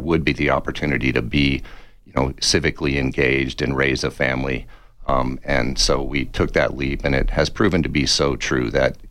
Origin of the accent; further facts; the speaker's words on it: Austin, Texas, United States; I grew up in Austin, Texas, and Tucson seemed in a lot of ways, there were a lot of similarities there.